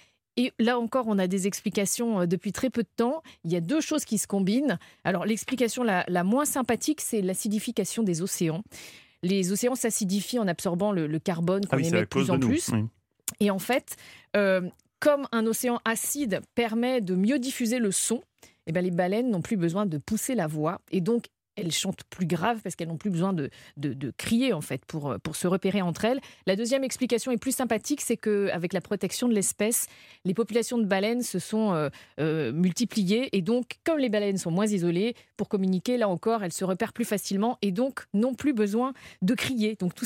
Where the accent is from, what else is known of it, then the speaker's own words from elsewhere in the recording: Brittany, France; le Finistère, là où j'ai grandi